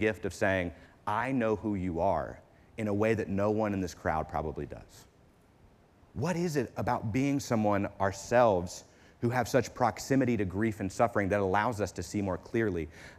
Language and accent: English; West Virginia, United States; My grandfather was born in, I'm from West Virginia